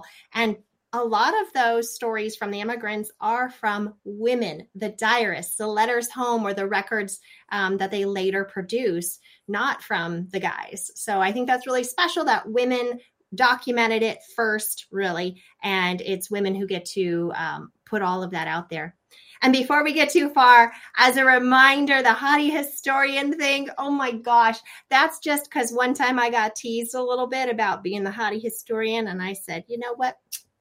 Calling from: Ahwatukee, Arizona, United States; Hey, guys. I'm calling in from Ahwatukee, Arizona, so just south of Phoenix.

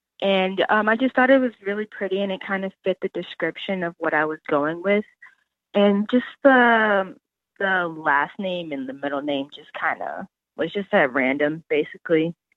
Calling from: Alabama, United States

